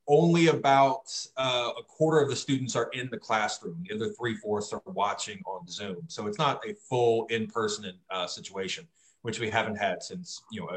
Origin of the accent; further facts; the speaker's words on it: Virginia, United States; moved away; I'm from Virginia originally, and I know lots of Virginia is closed, and that's why I'm glad I'm in Florida